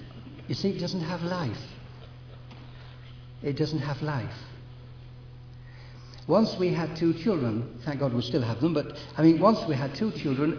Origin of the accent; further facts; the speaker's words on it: Yorkshire and the Humber, United Kingdom; As the Yorkshireman I say, tut tut too.